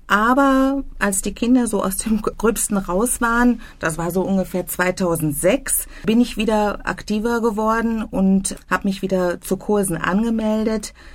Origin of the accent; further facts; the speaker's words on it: Bielefeld, North Rhine-Westphalia, Germany; moved away as an adult; now in Iserlohn, Germany; meine Heimatstadt Bielefeld zu verlassen